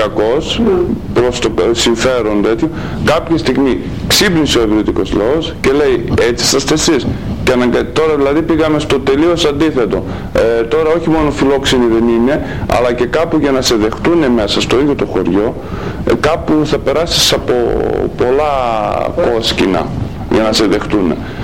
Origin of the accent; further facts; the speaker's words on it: Athens, Attica, Greece; επειδή εγώ μεγάλωσα στην Αθήνα